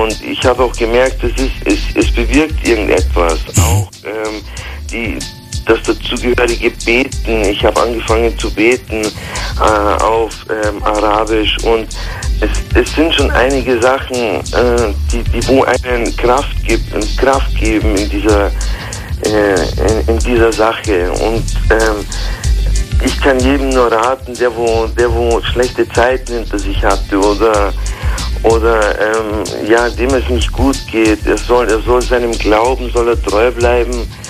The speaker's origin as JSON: {"language": "German", "region": "Bavaria", "country": "Germany", "said": "Ich komme aus Bayern und bin halt einfach auch ein bisschen religiös bei der Großmutter aufgewachsen."}